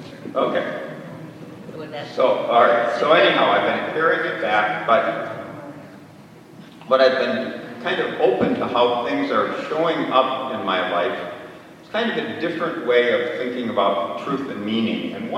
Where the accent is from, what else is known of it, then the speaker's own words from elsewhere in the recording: Baraboo, Wisconsin, United States; I'm reminded of Karen and Pam were just in Baraboo, my hometown, and the next town to it was Sauk City